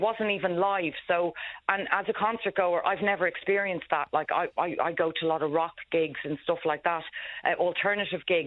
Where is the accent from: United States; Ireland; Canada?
Ireland; Dublin, Leinster; I'm from Dublin originally, but we drove up from Galway